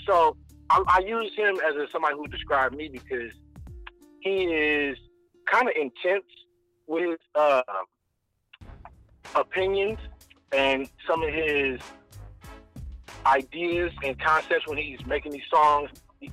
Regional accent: Oakland, California, United States; We're both from Oakland. I'm from Oakland, too.

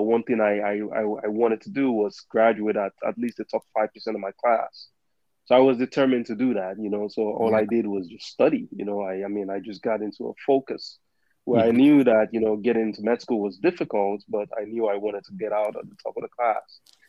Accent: Lagos, Nigeria; So I'm from a city of Lagos. It's the most populous city in Africa. It's about 20 million people in this very small piece of land.

